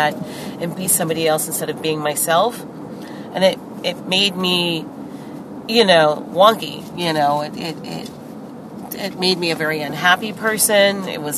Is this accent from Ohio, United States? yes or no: yes; Columbus, Ohio, United States; I grew up in Columbus, Ohio.